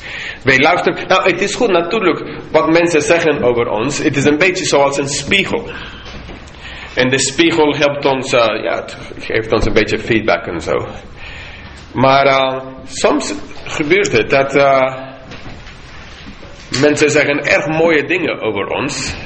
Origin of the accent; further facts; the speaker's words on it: Bogotá, Colombia; Dutch is a second language; now in Netherlands; ik kom van Bogota, de hoofdstad.